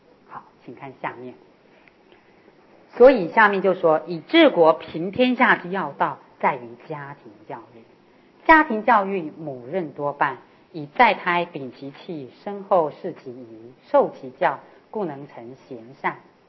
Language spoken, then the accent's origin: Chinese; China; 所以身为中国人哦，